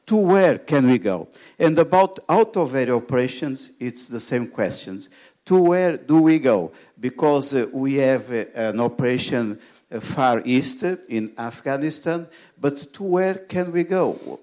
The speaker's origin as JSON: {"language": "English", "country": "Portugal", "said": "from Portugal and member of the NATO Parliamentary Assembly."}